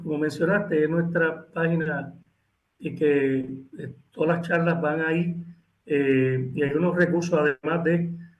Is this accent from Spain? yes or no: no; Jayuya, Puerto Rico; la Fundación Ben Ross en Jayuya, de mi pueblo natal